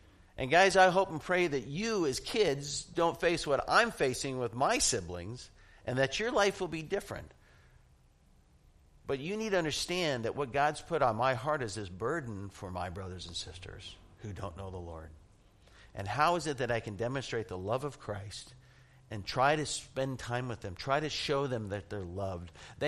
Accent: Phoenix, Arizona, United States; We were just in Phoenix, Arizona, seeing my family, and I grew up in Phoenix, and I'm one of six children.

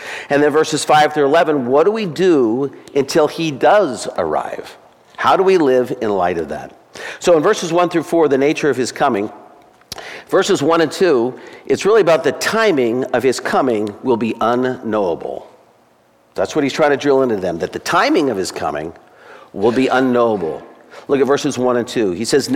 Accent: Arizona, United States; When I was growing up, I grew up in Arizona, and it gets pretty hot in Arizona.

